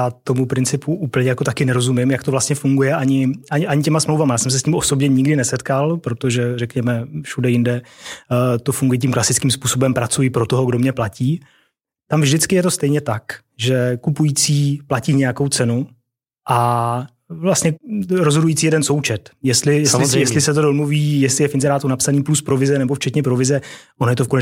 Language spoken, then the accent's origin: Czech; Brno, South Moravian Region, Czechia; Já jsem z Brna původem, takže to dobře vím.